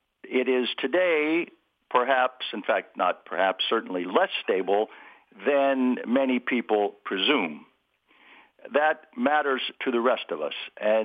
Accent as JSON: {"language": "English", "region": "Delaware", "country": "United States", "tie": "born or raised there", "also_born_or_lived": "Saudi Arabia", "said": "Well, I grew up in Delaware, and I went to university at Oxford, where I studied Arabic because I wished to join the Foreign Service."}